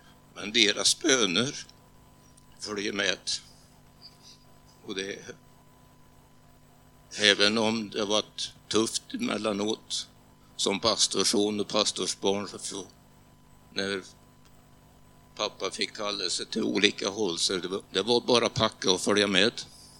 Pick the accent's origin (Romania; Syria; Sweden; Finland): Sweden; Tranås, Jönköping County; born there; Skärtorsdagen 1949 föddes jag i Tranås. Mor och far hade tjänst i Sommen.